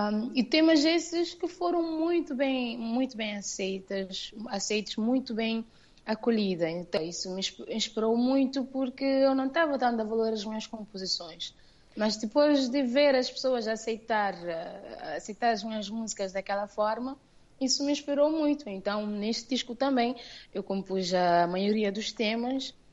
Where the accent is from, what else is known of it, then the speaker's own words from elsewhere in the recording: Santiago, Cape Verde; É porque eu sou da Ilha de Santiago.